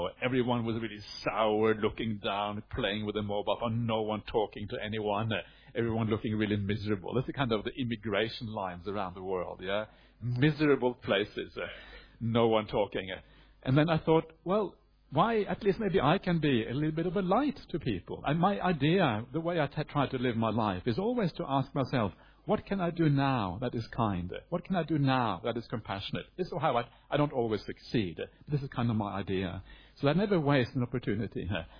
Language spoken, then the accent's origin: English; Fiji; I came from Fiji originally